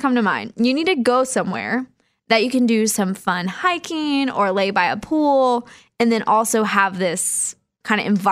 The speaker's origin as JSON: {"language": "English", "region": "Kansas", "country": "United States", "tie": "born or raised there", "said": "At least I feel like, but that's probably because I grew up in Kansas."}